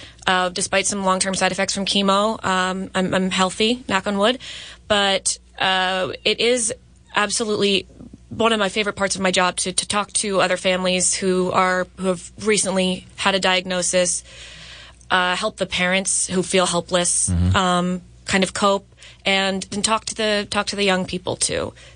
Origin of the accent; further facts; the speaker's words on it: United States; So I grew up in Howard County, and I had to go back once a week for checkups and treatments